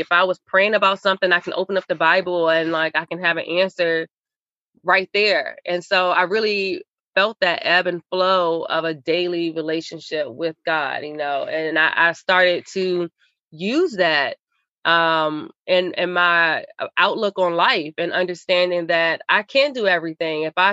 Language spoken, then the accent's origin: English; Maryland, United States; My family, you know, I'm from Maryland, and so that's 4 hours away from New York.